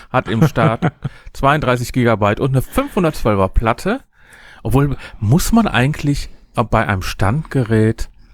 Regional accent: Netherlands; born there; German is a second language

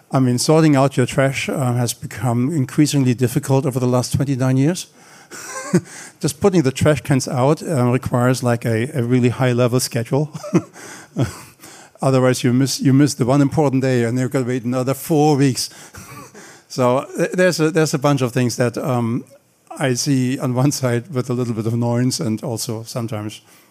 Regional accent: Frankfurt, Hesse, Germany; English is a second language; also born or lived in Berlin; I was born in Berlin. I grew up near Frankfurt. I went to TU Berlin, basically.

